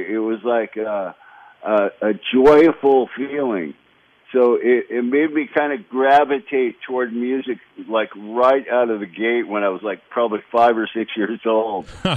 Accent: Los Angeles, California, United States; But we lived in right in Los Angeles for our first couple of years, and then just moved around the subdivisions of L.A. around. But yeah, I just kind of grew up in California.

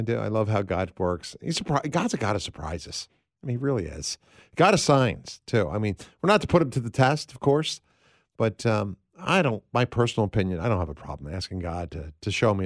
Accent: East Coast, United States; I believe I grew up on the East Coast.

